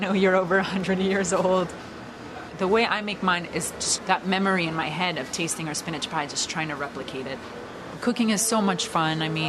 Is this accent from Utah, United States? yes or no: no; Astoria, New York, United States; I grew up in Astoria, Queens. Both my parents are from Greece.